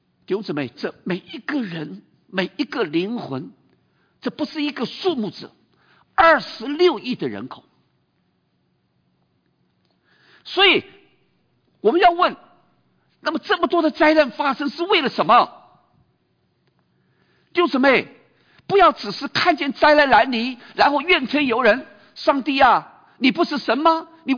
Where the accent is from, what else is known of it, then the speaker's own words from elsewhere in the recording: China; 我们中国人每一次想起这个日本怎么样子，这个在南京大屠杀的时候